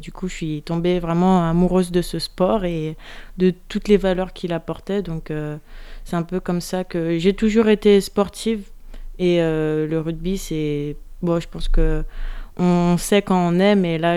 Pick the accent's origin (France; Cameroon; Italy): France; Sainte-Anne, Guadeloupe; je suis née à BMEO. Après, la Guadeloupe, c'est très petit. J'ai vécu à Sainte-Anne